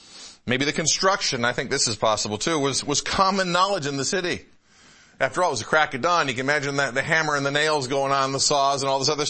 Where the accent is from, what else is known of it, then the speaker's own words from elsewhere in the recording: Midwest, United States; also born or lived in Northeast; Now, I was born in the Northeast, grew up in the Midwest.